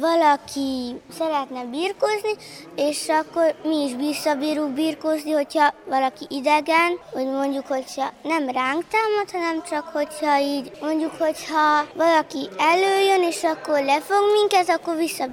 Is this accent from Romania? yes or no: no; Serbia; Szerbiából.